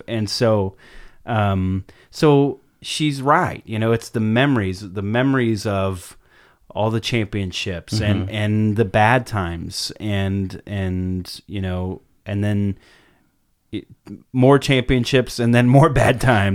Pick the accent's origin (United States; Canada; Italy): United States; California; I was growing up in SoCal